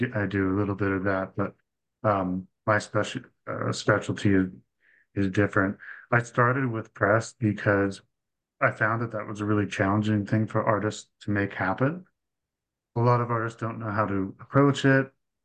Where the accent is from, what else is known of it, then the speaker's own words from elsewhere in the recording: Calgary, Alberta, Canada; also born or lived in Toronto / Vancouver; I was born in Toronto, and I've lived in Calgary my whole most of my life, and I've also lived in Vancouver for several years.